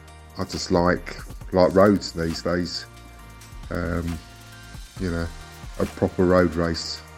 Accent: London, United Kingdom; now in France; I'm from North London, but now I'm based on the edge of the French Alps between Lyon and Geneva.

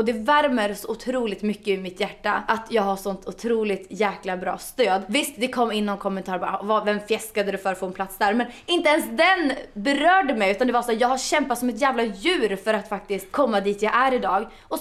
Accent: Östersund, Jämtland County, Sweden; jag har ju ett gig i Östersund, där jag kommer ifrån

